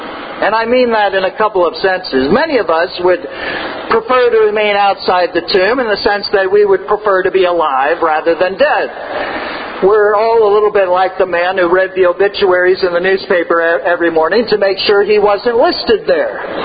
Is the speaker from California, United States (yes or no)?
yes; California, United States; I grew up in California, a place where you don't often see graveyards by the side of the road.